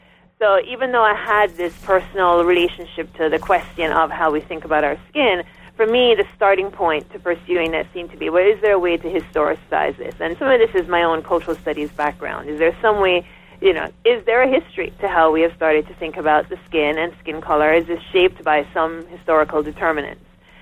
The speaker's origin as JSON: {"language": "English", "country": "Jamaica", "lives_now": "United States", "said": "It seemed to provide a way for me to integrate my experience as a Jamaican, what it seemed was happening here in the United States in terms of race."}